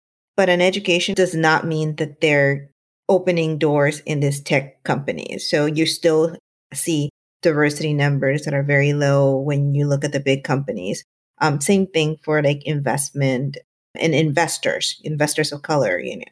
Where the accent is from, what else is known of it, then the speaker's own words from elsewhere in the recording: California, United States; moved away as an adult; now in Bay Area, United States; So I mentioned that I grew up in Southern California, and eventually after college and after having my first job, I fell deeply in love with my then fiance and now husband. And I moved up to the Bay Area